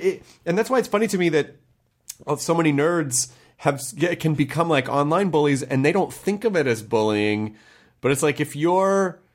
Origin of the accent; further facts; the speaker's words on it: the South, United States; Up in the South.